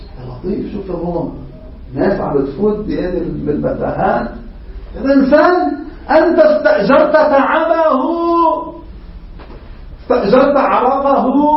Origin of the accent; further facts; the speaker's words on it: Lebanon; يعني مثلا عندنا بلبنان بس يجيبوا مثلا اجير من الهند